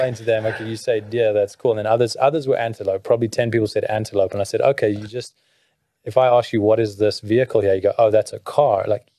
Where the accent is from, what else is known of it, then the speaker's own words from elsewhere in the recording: South Africa; they really have no clue where South Africa is. The best thing for me whenever I'm asked the question, "Where are you from?"